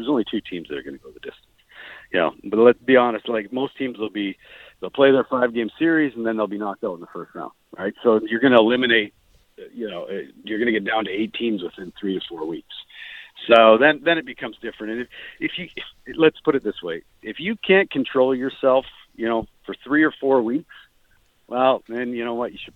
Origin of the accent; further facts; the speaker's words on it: Canada; I'm a Canadian boy